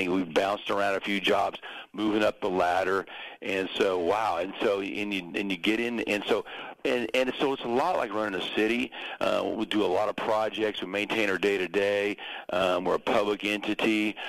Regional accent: Kansas, United States; growing up in the Pratt Greensburg area, my dad lived in Greensburg

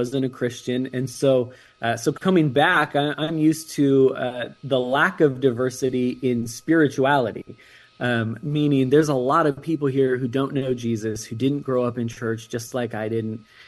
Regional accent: California, United States; It used to be way more rural. We grew up in Sonoma County.

